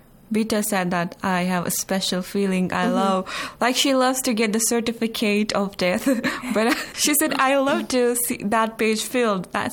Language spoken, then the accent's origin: English; Jammu and Kashmir, India; I am from Kashmir, the Indian administrated Kashmir